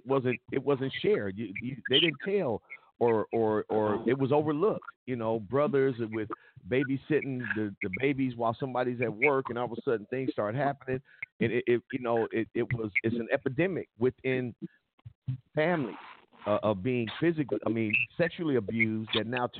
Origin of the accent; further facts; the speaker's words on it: California, United States; because now we were raised in California, okay? I know my roots come from down south and Midwest and all over the place.